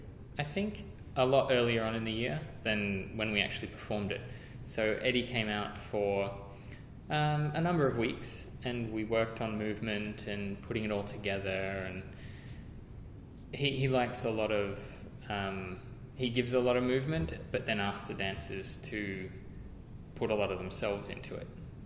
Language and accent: English; Townsville, Queensland, Australia; also born or lived in United States; now in Singapore; I'm originally from Townsville, Australia, but I've had the opportunity of dancing in the States, in New York, in California, and now I'm here in Singapore.